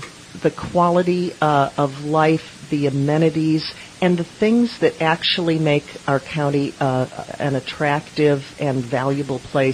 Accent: Yachats, Oregon, United States; Well, that is a group that's very near and dear to my heart, as I am from Yahats, and I'm one of the founders of that organization.

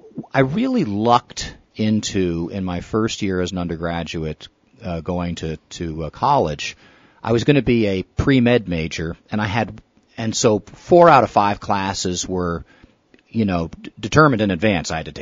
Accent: East Coast, United States; moved away as an adult; now in Lincoln County, United States; I'm from the East Coast originally, but that was a long, long time ago. I've been living and working in Lincoln County since 1989. And when I came to Oregon back in 1985

